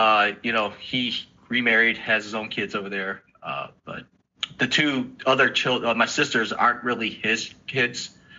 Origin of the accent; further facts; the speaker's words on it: Chicago, Illinois, United States; also born or lived in Vietnam; Born in Vietnam. My family and I fled communist country to seek life in America. We came here. I grew up in Chicago, grew up in the hood, grew up there almost basically all my adolescent years, all the way up to my teens